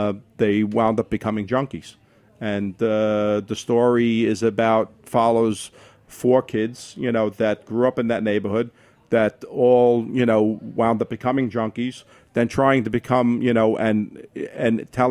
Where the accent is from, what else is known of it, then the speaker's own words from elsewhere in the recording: East New York, New York, United States; Growing up in East New York, it was just, you know, it was in the 60s.